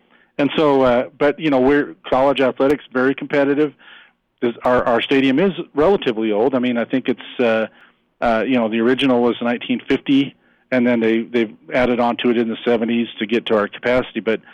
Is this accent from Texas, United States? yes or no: no; Wyoming, United States; But I think we all growing up in Wyoming, because we know, and I grew up in this state